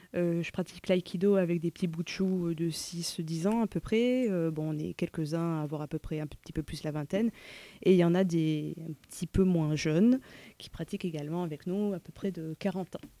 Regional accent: Marseille, Provence-Alpes-Côte d'Azur, France; aussi, j'ai grandi à Marseille

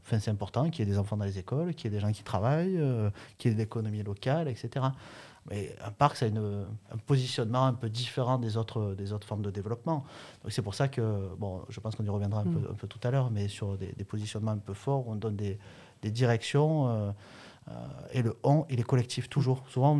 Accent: Provence-Alpes-Côte d'Azur, France; Mais quand on y habite, moi je suis natif du Ventoux, on a l'habitude de le voir.

